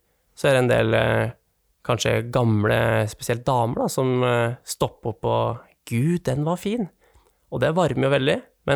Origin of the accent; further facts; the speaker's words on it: Vinstra, Innlandet, Norway; also born or lived in Lillehammer; Jeg er fra Vinstra. Jeg er oppvokset på Vinstra. Jeg har bodd mange år på Lillehammer.